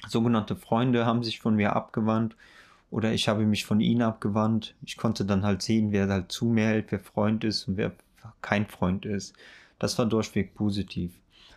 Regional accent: Neuss, North Rhine-Westphalia, Germany; ich komme ja auch aus Neuss.

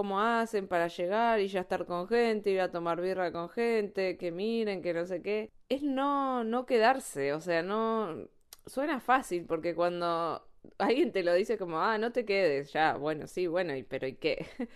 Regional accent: Argentina; now in Spain; hay personas acá que te preguntan de dónde sos y le decís de Argentina

